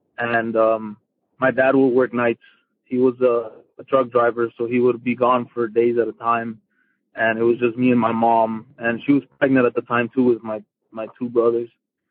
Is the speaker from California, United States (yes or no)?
yes; California, United States; I'm from California.